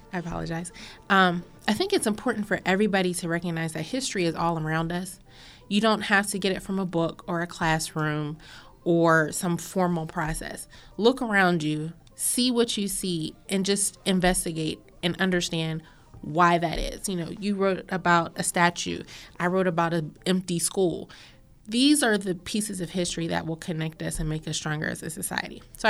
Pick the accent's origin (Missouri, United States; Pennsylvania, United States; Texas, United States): Pennsylvania, United States; Pittsburgh; I'm from the Hill District, a community that so many people are afraid of, and yet I'm not killing anybody.